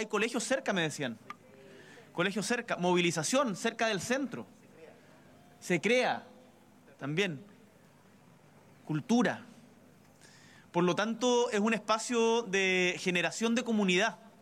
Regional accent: Magallanes and Chilean Antarctica, Chile; yo soy de Magallanes y seguramente acá en la región de Atacama pasa algo parecido, que cuando, por lo menos yo era chico

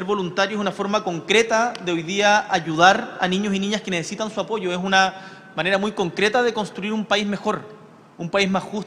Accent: Punta Arenas, Magallanes and Chilean Antarctica, Chile; vivía cuando chico, bueno, toda mi infancia y adolescencia en Punta Arenas, y en Punta Arenas en esa época había muy pocas librerías

